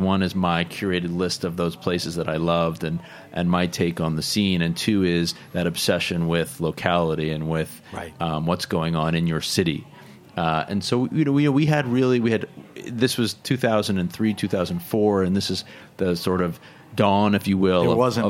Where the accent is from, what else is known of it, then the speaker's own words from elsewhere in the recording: New York City, New York, United States; also born or lived in Larchmont; Combination of New York City and Larchmont, New York.